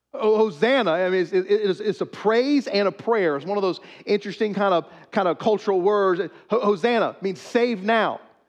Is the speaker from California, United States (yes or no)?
no; St. Matthews, South Carolina, United States; We know what parades are. I'm from St. Matthew's. We have the Purple Martin Festival parade every year